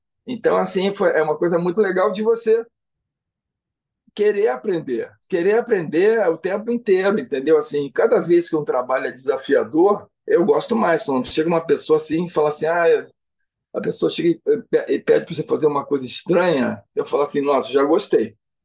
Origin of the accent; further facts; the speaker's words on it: Paraná, Brazil; eu pintava, desenhava quando era criança lá no Paraná, entendeu? Assim, e aí eu queria vender meus desenhos lá na Feira Hippie, que tinha lá em Curitiba. A gente morava fora de Curitiba